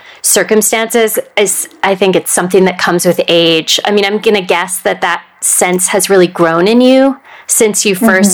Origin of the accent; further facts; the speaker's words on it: Indiana, United States; I'm from Indiana, which is from the same tri-state area as Ohio.